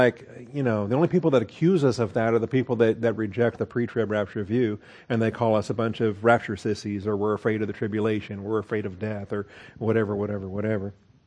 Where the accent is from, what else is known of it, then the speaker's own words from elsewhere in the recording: Pacific Northwest, United States; I grew up in the Northwest, and so we had a bunch of totem poles out there with the Native Americans in Washington and Oregon.